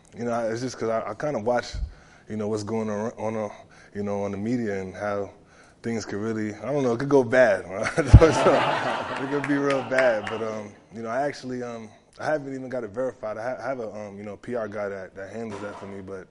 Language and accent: English; Uniondale, New York, United States; Back in my hometown. Right after we won the Super Bowl, they honored me with, the main street in my town, Uniondale Ave.